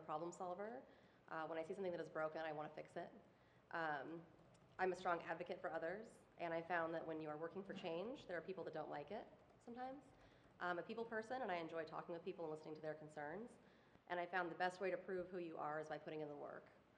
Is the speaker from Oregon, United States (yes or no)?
yes; Beaverton, Oregon, United States; I'm from Tannisbourne, out in Beaverton, and when I moved there, it was farmlands and pretty much nothing else.